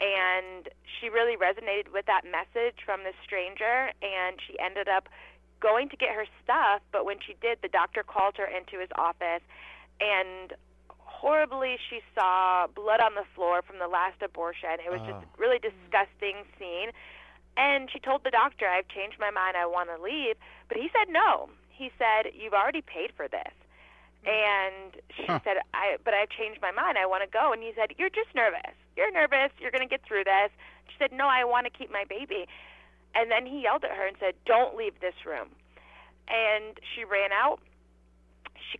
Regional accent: Connecticut, United States; So I grew up in Connecticut, where I still live today.

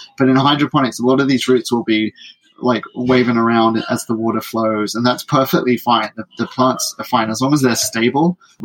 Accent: United Kingdom; accent: British; Yeah, my British accent maybe makes it a little bit hard to...

